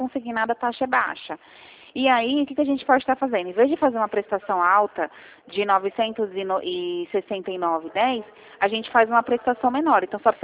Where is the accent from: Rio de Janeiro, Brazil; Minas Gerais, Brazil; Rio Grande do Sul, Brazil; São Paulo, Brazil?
São Paulo, Brazil; Mogi Guaçu; Eu sou de Mogi Guaçu.